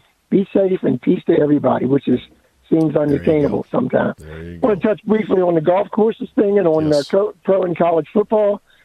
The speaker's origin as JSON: {"language": "English", "town": "Washington", "region": "District of Columbia", "country": "United States", "tie": "born or raised there", "said": "But I used to ride my bike around Haynes Point. I was born and raised in Southwest D.C."}